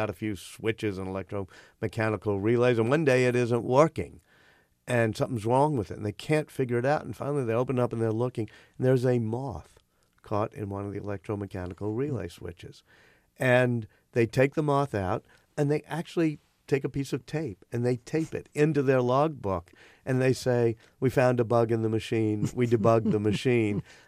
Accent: New Orleans, Louisiana, United States; I didn't have that growing up in New Orleans.

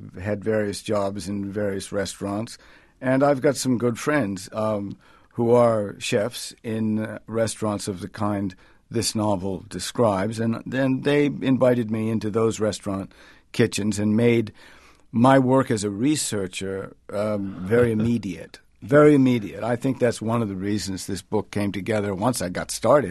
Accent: New Hampshire, United States; because I grew up in New Hampshire, because I spent so many summers in Maine, the logging research was you know, it's where I live.

